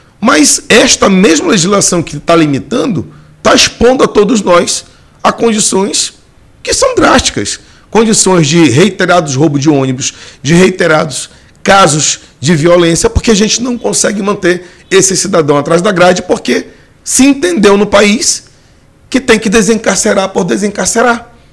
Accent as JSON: {"language": "Portuguese", "country": "Brazil", "said": "Nós, enquanto brasileiros, temos que começar a discutir o que a gente quer para a nação."}